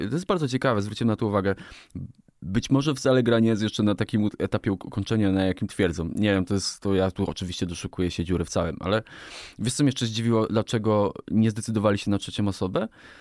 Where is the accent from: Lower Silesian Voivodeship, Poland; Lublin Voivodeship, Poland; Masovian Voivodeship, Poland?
Lower Silesian Voivodeship, Poland; born there; bo ja urodziłem się w Karkonoszy, byłem tam 50 razy